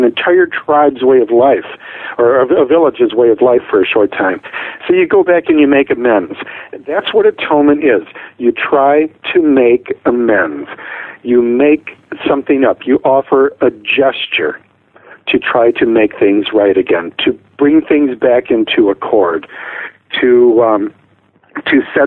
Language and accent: English; Detroit, Michigan, United States; My family broke up when I was 17, growing up in Detroit.